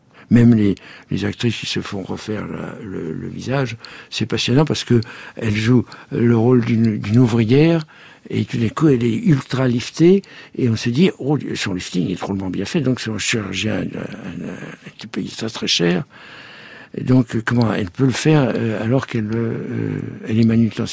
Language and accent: French; Vendôme, Centre-Val de Loire, France; À Vendôme, ma ville natale